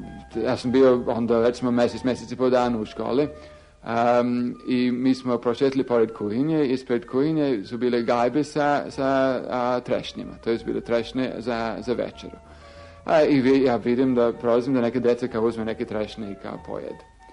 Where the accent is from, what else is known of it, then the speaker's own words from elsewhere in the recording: England, United Kingdom; Serbian is a second language; ja sam Englez, ja sam bio najstari od 4 dece. Rodio sam se 1941. godine za vreme rata.